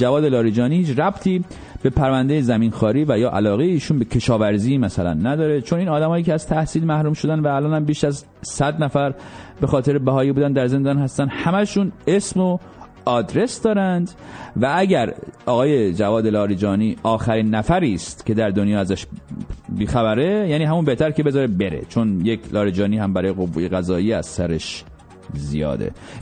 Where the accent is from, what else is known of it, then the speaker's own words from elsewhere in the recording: Iran; تا اونجا که من خودم یه ایرانی هستم و کلی ایرانی میشناسم